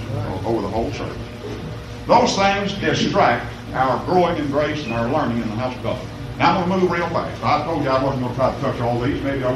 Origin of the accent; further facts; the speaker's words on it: Southwest, United States; But you see, I'm an American. Amen. That's right. I was brought up in Southwest.